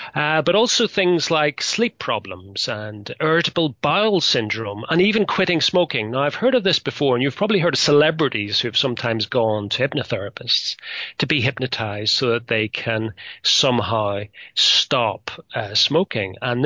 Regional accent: Ireland; I'm actually not from Dublin. I'm from another part of Ireland.

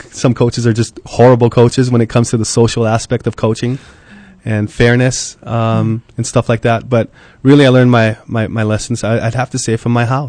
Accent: Honoka'a, Hawaii, United States; I was born and raised on the Big Island in a little town of about 2,000 people called Honoka'a.

